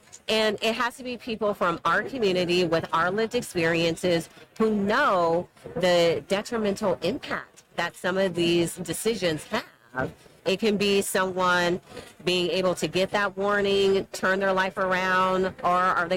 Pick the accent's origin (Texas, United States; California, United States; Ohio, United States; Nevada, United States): Nevada, United States; Las Vegas; now in Washington, United States; I'm in D.C. now, but I'm originally from Las Vegas